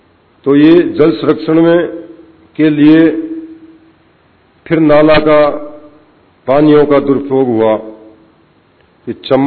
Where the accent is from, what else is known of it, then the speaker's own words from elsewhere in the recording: Sheopur, Madhya Pradesh, India; मध्य प्रदेश में जंगल काफी लंबा चौड़ा है, मेरा जिला का 85% भाग जंगल में है और 15% ही प्लेन जगह पे है